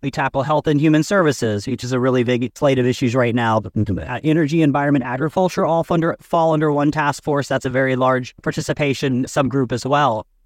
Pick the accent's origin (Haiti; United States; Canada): United States; Ohio; I'm from Ohio. We are a full-time legislature.